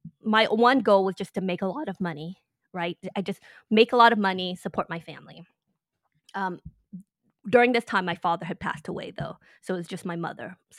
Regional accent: Inglewood, California, United States; So here's the thing. I grew up in Inglewood, California. And so everyone didn't have anything. Yeah. And this is Inglewood back in the 70s and 80s when it was Crips and Bloods and all this other stuff.

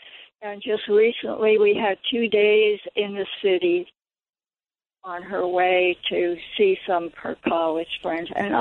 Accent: Netherlands; I'm from the Netherlands.

